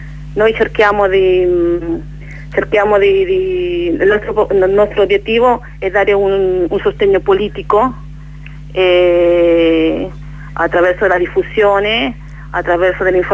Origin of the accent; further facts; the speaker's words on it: Chile; io particolarmente perché io sono cilena